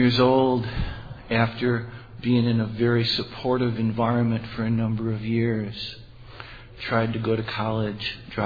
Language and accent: English; Deer Park, Illinois, United States; I'm a grateful member of Al-Anon. I hail from Deer Park, Illinois, which is one of the northwest suburbs of Chicago.